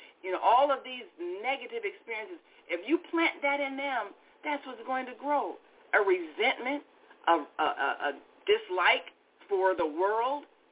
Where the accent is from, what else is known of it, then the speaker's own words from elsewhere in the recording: Chicago, Illinois, United States; growing up in Chicago and going to Chicago public schools, everything was drab.